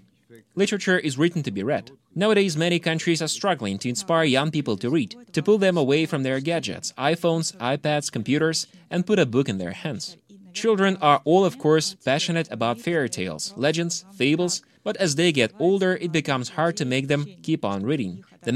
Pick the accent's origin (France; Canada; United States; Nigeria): France; Grand Est; born there; English is a second language; I was born in the French Belarus, you could say, the region of Champagne, which is also landlocked. And as a child, I always longed for the sea.